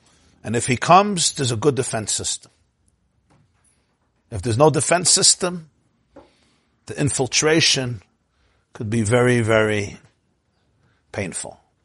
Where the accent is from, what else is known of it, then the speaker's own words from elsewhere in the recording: Crown Heights, New York, United States; You know, I grew up in Crown Heights.